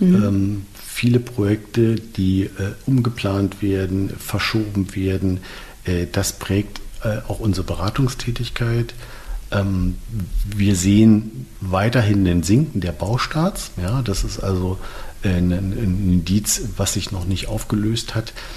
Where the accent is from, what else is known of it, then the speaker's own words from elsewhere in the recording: Berlin, Germany; Wir beide als Berliner